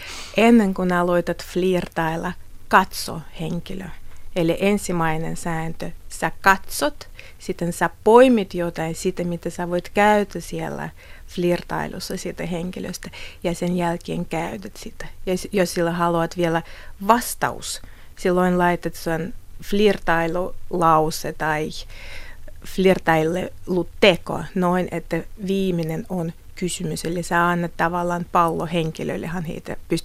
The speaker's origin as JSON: {"language": "Finnish", "region": "Moscow", "country": "Russia", "second_language": "Finnish", "lives_now": "Finland", "said": "Itse asiassa, kun mä olen Moskovasta, Moskovassa metrossa ihmiset istuvat noin vastapäätä."}